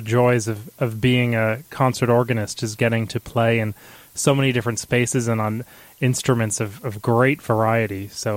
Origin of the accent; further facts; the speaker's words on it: Somers, Connecticut, United States; I'm going to be playing in my hometown of Somers, Connecticut.